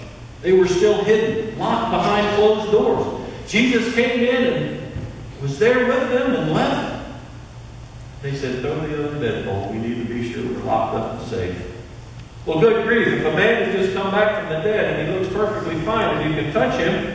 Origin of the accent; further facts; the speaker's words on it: Missouri, United States; Now I'm from the Show Me State.